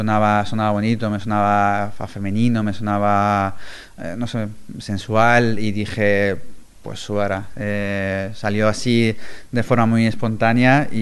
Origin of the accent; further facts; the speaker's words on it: Badalona, Catalonia, Spain; yo soy de Badalona, no estamos ni en Berlín, ni estamos en Londres